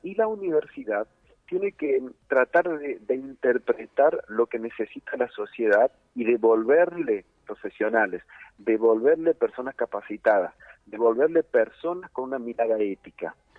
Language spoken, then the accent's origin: Spanish; Villa Mercedes, San Luis, Argentina; soy un ciudadano de Villa Mercedes de la provincia de San Luis.